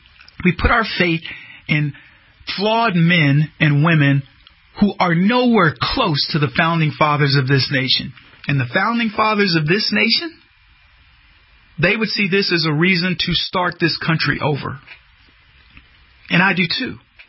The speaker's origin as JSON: {"language": "English", "region": "Texas", "country": "United States", "said": "Or move back. I'm from Texas."}